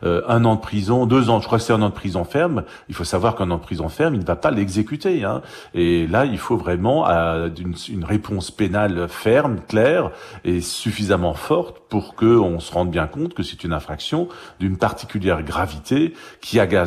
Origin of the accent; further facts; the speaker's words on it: Colmar, Grand Est, France; C'est ce que je rencontre chez moi à Colmar.